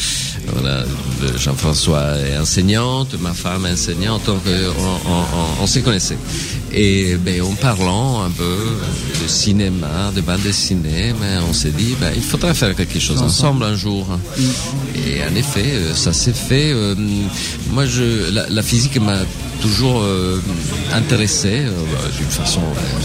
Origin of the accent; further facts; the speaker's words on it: Italy; French is a second language; Ça, c'est un projet qui naît aussi pour le fait que je suis italien